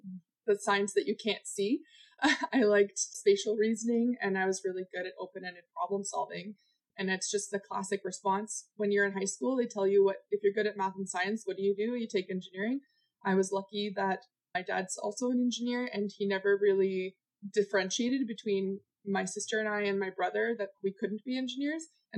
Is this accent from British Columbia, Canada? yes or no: no; Niagara Falls, Ontario, Canada; I grew up in Niagara Falls in a very international family. We traveled a lot